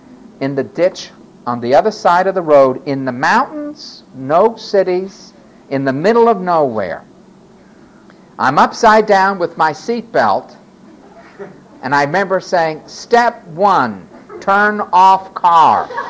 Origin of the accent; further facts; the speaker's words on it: New York City, New York, United States; I mean, I was from New York City. I only had put a token in to go in the subway.